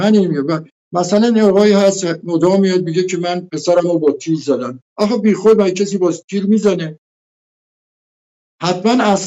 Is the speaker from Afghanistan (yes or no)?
no; Azerbaijan, Iran; من آذربایجانی هستم، وطنم دوست دارم